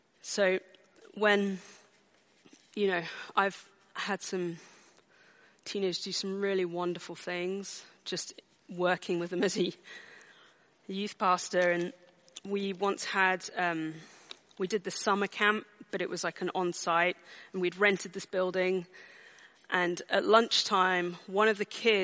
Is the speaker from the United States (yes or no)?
no; United Kingdom; particularly as British people, so having worked in America